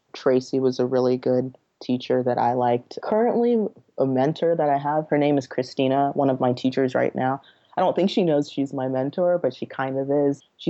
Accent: Nigeria; born there; I mean, I'm from Nigeria. I was born there.

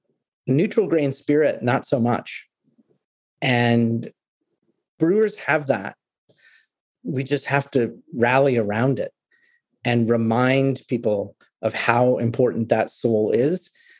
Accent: St. Louis, Missouri, United States; also born or lived in Scotland; when I was a kid from St. Louis, you know, who went to university in Scotland

